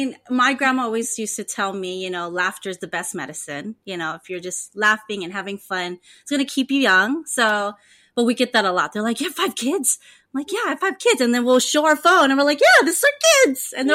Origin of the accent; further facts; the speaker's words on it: Honolulu, Hawaii, United States; I'm born and raised in Honolulu, Hawaii. Typical island girl.